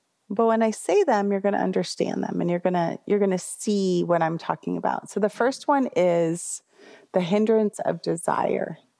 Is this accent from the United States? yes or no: yes; United States; There's privilege. I'm an American. In America, we get these things.